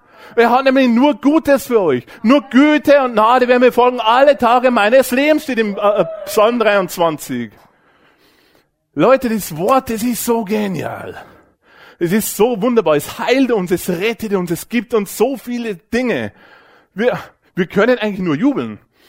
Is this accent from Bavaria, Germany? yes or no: yes; Bavaria, Germany; Bei uns im Bayerischen Wald, da gibt's so einen schönen Reim, der heißt Zweifel ist vom Teufel.